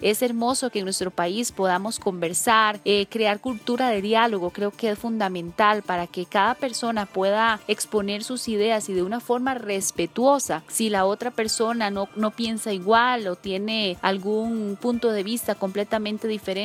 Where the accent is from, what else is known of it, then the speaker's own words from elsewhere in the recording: Costa Rica; Considero que como costarricenses tenemos que valorar la democracia en la cual vivimos